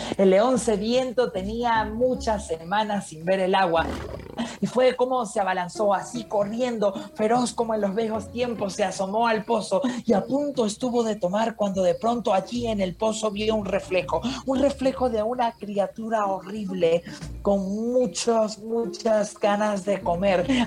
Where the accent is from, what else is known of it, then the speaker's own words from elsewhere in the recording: Venezuela; now in Mexico; Y aunque soy de Venezuela, vivo en México. Vengo viajando desde hace mucho tiempo